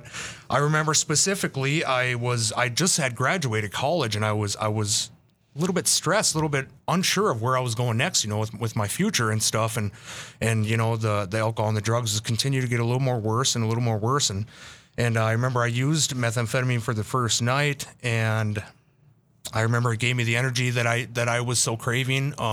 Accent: Bismarck, North Dakota, United States; I'm 33 years old. I grew up in Bismarck, North Dakota here, Bismarck native.

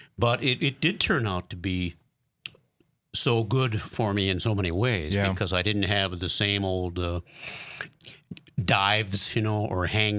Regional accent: Milwaukee, Wisconsin, United States; I'm from Milwaukee

